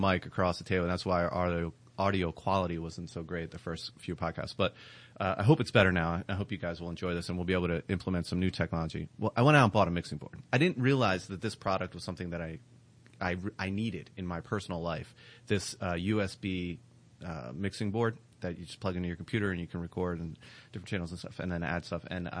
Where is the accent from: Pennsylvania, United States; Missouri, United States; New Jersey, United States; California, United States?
Pennsylvania, United States; I grew up in outside of Philadelphia, between Baltimore and Philadelphia